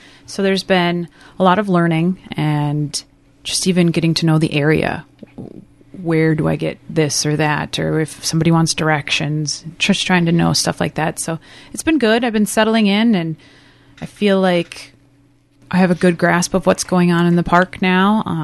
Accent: Minnesota, United States; I grew up in the country in Chisago County on a horse ranch.

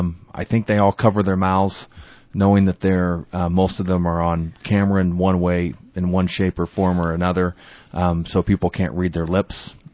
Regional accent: Medford, Oklahoma, United States; Oh, yeah, I was raised in Medford, Oklahoma.

